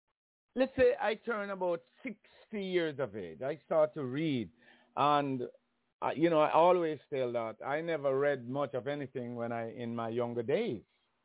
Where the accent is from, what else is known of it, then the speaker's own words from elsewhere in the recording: Jamaica; I learned that my problem was the way I grew up in Jamaica.